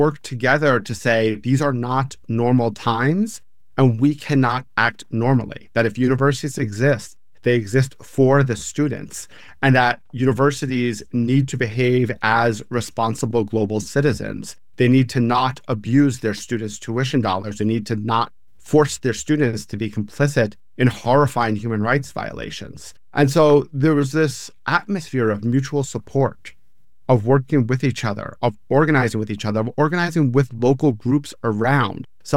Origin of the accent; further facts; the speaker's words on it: New York City, New York, United States; I grew up in New York City, and I'd tell you, I didn't even know that Columbia was private property.